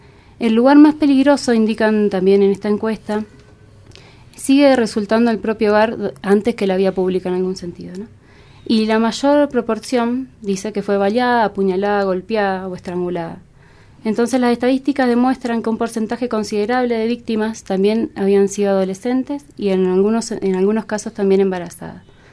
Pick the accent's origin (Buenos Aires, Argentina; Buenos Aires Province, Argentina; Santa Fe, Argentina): Santa Fe, Argentina; Rosario; por lo menos en la ciudad de Rosario, que es de donde vengo yo